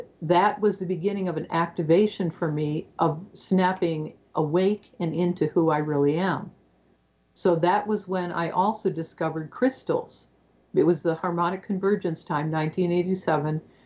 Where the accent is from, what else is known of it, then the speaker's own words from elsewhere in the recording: Detroit, Michigan, United States; And I came from Michigan, in the Detroit area, very wet, very green, sea level, lots of fresh water around.